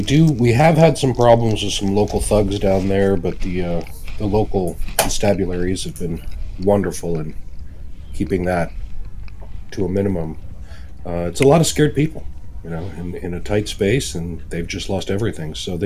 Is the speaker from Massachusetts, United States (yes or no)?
no; Spokane, Washington, United States